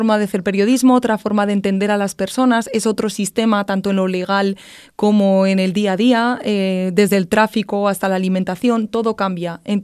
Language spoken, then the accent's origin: Spanish; Spain; Entonces, entender y comparar las dos realidades diferentes y ajenas a uno como español es muy difícil, pero muy enriquecedor.